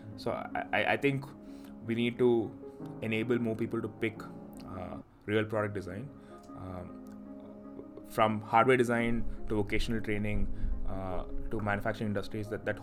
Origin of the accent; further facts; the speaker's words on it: Bangalore, Karnataka, India; Well, I'm actually from Bangalore. Like, I was born and brought up in Bangalore.